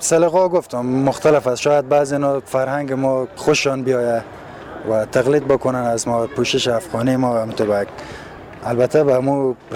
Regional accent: Afghanistan; بحثی که ما افغان هستیم

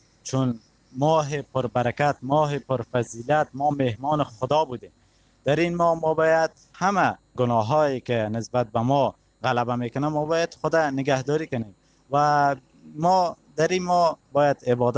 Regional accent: Afghanistan; چون ما که افغان هستیم، نسبت به مهمان بسیار زیاد یک نوع قدردانی بیشتر میکنیم

